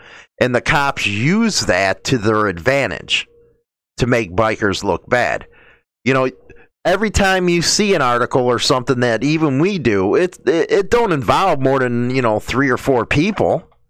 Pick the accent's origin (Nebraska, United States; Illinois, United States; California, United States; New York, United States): Illinois, United States; Chicago; let's face it, I grew up in Chicago. Yeah, I was in a street gang.